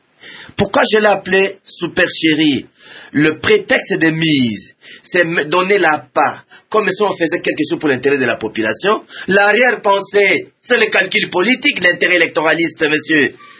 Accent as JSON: {"language": "French", "region": "Kinshasa", "country": "DR Congo", "said": "Moi, je suis de Kinshasa."}